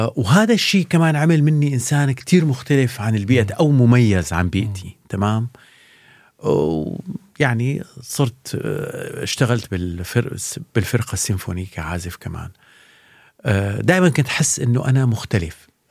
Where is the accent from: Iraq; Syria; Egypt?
Syria; Damascus, Damascus Governorate; born there; ولدت أنا بدمشق بحي سوق ساروجة، والدي مدرس لغة عربية، أمي سيدة منزل، عائلة والدي يعني من الريف، عائلة أمي تسكن بالمدينة.